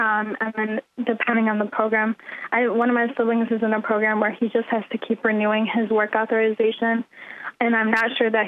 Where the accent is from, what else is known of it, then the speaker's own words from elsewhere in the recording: Walled Lake, Michigan, United States; Growing up, I grew up in Walled Lake, Michigan.